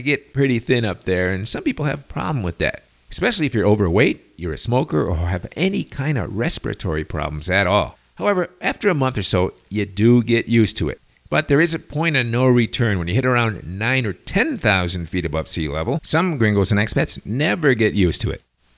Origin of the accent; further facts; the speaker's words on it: Chicago, Illinois, United States; I'm from Chicago, and I've seen enough snow and ice to last me 6 lifetimes.